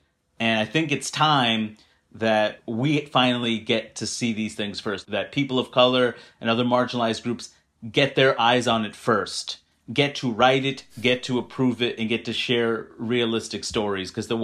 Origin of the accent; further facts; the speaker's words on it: Queens, New York, United States; This isn't every place in the country, in the world, is not where I grew up in Queens, New York, right?